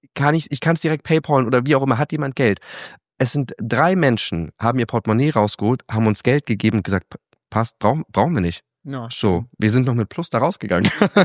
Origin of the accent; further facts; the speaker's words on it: Flensburg, Schleswig-Holstein, Germany; now in Hamburg, Germany; Ja, ich komme aus Flensburg, da stehen 10 Leute am Bahnhof. So, wir haben da 4 Gleise, das war's.